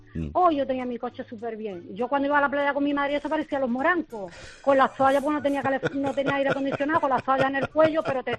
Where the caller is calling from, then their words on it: Huelva, Andalusia, Spain; Mira, soy de Huelva.